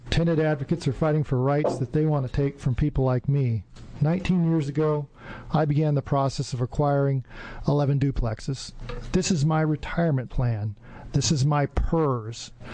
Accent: Eugene, Oregon, United States; I'm from Eugene.

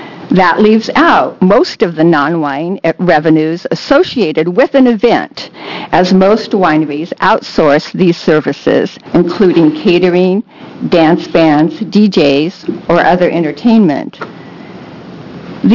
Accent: Hillsboro, Oregon, United States; from Hillsboro, Oregon.

